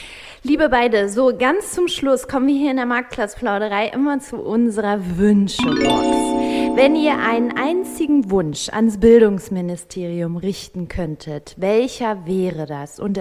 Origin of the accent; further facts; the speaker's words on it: North Rhine-Westphalia, Germany; moved away; Und ich sende liebe Grüße in meine Heimat nach NRW.